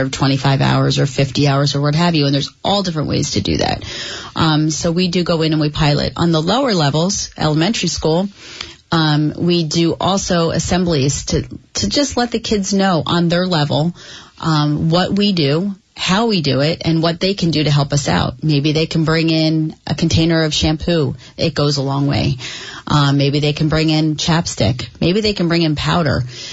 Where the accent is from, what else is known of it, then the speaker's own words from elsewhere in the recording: New Jersey, United States; I was born and raised in New Jersey also.